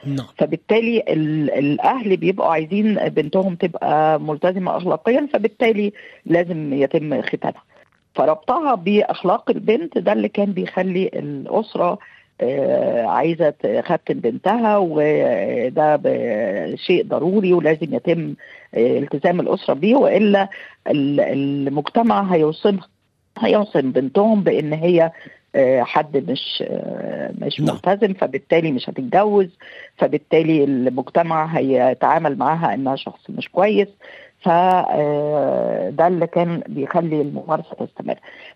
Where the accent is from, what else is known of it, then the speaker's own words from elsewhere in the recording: Egypt; سبب الارتفاع اللي كان شديد عندنا في مصر